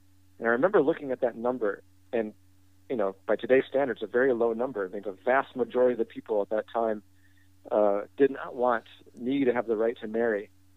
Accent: Michigan, United States; now in San Francisco, United States; So I was a gay kid growing up in Michigan, where, you know, in the 1980s, when it wasn't a great place to be a gay kid growing up.

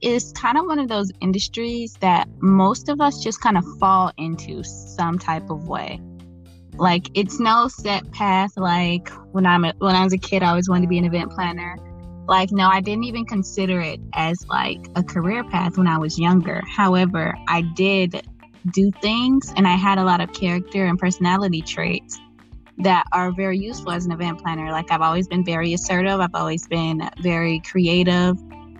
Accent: Atlanta, Georgia, United States; As Ivy said … I am a female from Atlanta, Georgia. I'm about 22 years old.

